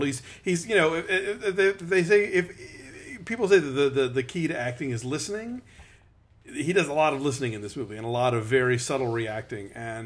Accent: Georgia, United States; now in Texas, United States; Grew up in Georgia.

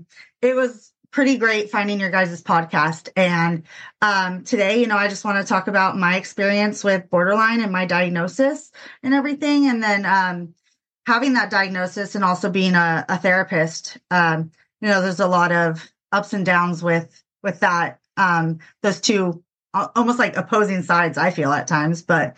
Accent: California, United States; Yeah, so I grew up in California, still there, or here, whatever you want to call it.

